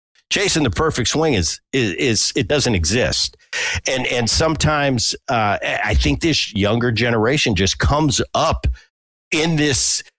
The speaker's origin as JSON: {"language": "English", "region": "New Jersey", "country": "United States", "tie": "born or raised there", "said": "But when I was a kid, I grew up in New Jersey."}